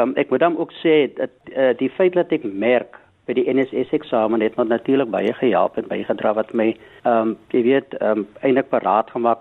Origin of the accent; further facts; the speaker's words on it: Northern Cape, South Africa; now in Knysna, South Africa; Ja, ek is 'n sentraal Suid-Afrikaner. Ek is gebore net op die Kaapse vlakte, maar ek het later jare het my pa vir ons Noord-Kaap toe gevat.